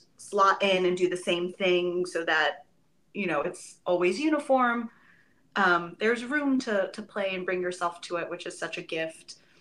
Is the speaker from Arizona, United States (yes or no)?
no; California, United States; she and I have been friends since we were teenagers. We grew up in Orange County together.